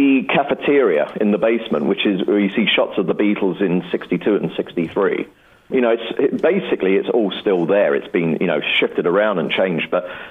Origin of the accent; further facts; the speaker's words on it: London, United Kingdom; also born or lived in Hampstead; In London. Yeah, in North London, a place called Winchmore Hill, which is in North London. And then I lived in Hampstead.